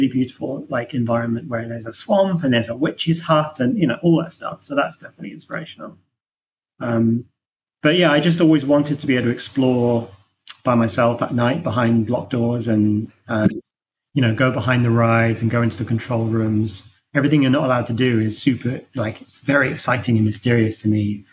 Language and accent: English; England, United Kingdom; But we're from England, so we never really experienced that kind of thing too much. There weren't as many in England.